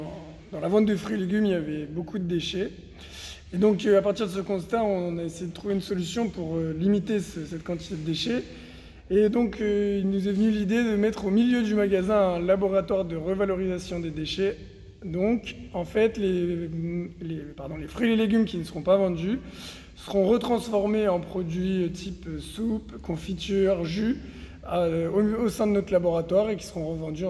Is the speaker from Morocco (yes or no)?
no; Normandy, France; moved away as an adult; now in Grenoble, France; Alors moi, je suis d'origine, je suis normand, donc je suis descendu à Grenoble pour mes études.